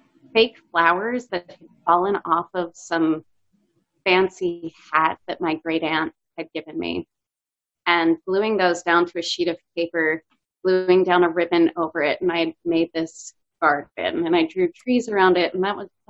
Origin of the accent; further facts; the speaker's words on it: Philadelphia, Pennsylvania, United States; So I grew up in Philadelphia. I'm from Philadelphia, PA.